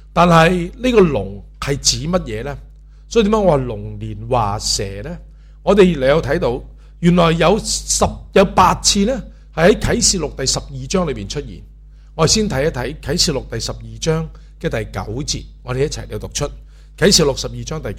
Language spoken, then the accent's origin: Cantonese; China; 我哋中国人被称为咩传人啦、啊、龙的传人